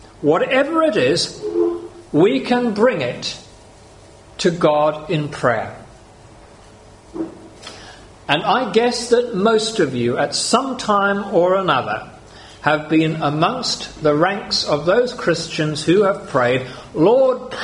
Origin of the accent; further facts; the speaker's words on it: Zimbabwe; in my home country of Zimbabwe, the staple food, maize meal, has run out.